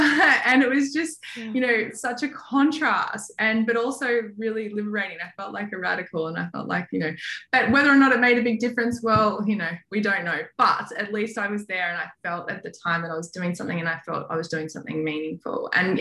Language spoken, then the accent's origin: English; Australia; And as an Aussie, I'm not used to cold.